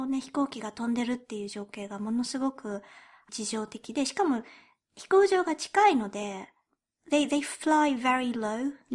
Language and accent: Japanese; England, United Kingdom; also born or lived in Japan; now in London, United Kingdom; 日本生まれイギリス育ちの私たちがロンドンからお送りする日本語とイギリス英語のごちゃ混ぜ双子トークです。